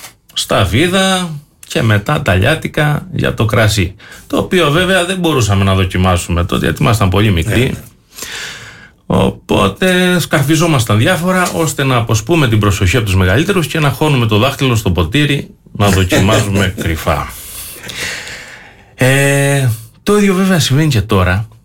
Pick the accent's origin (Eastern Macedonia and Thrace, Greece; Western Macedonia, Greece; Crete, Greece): Crete, Greece; Siteia; Στη Σιτία μεγάλωσα, στη Σιτία την εφηβεία, στη Σιτία τα πρώτα... κρασιά, τα πρώτα ξενύχτια, στο χωριό επίσης.